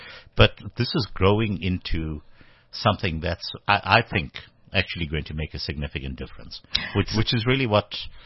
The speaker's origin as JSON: {"language": "English", "country": "South Africa", "said": "inherent goodwill that we have as South Africans."}